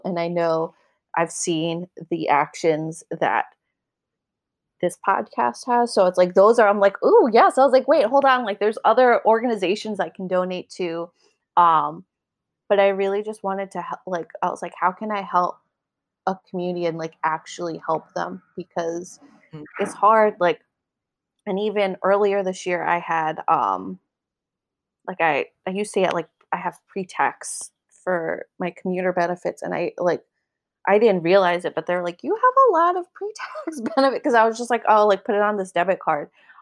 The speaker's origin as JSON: {"language": "English", "country": "United States", "said": "while I am an American, my family's Puerto Rican"}